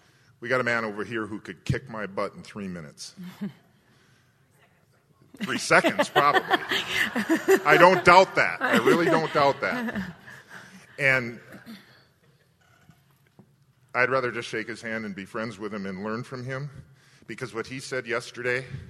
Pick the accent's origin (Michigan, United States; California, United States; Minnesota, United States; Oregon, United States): Minnesota, United States; I'm from Minnesota.